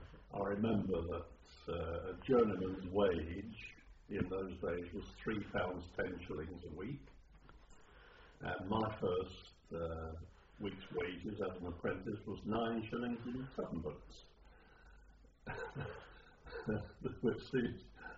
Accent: Leyton, London, United Kingdom; born there; on the 10th of October, 1924. And I was born in Leighton, London.

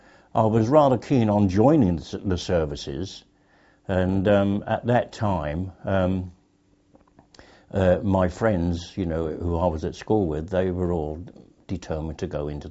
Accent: Portsmouth, South East England, United Kingdom; born there; I was born in Portsmouth at a military hospital at Hilsey Barracks.

